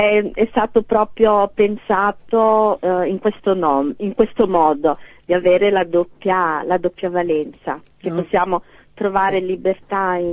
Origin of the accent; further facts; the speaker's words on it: Pozzuoli, Campania, Italy; also born or lived in Naples; Io sono nata a Napoli, ma ho vissuto fino a anni fa a Pozzuoli, in provincia di Napoli.